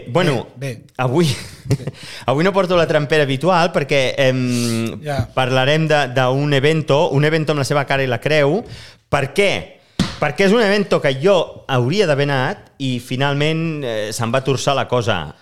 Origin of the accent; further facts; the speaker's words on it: Barcelona, Catalonia, Spain; Jo sóc de Sant Andreu del Palomar